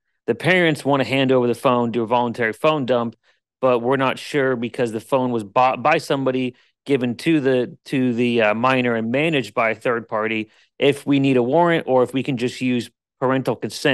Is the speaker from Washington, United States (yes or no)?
yes; Washington, United States; So I'm from Washington State.